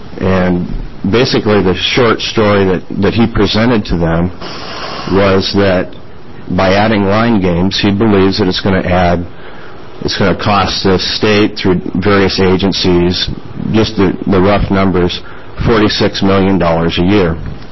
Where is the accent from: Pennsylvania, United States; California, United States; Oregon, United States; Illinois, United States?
Oregon, United States; Eugene; from Eugene.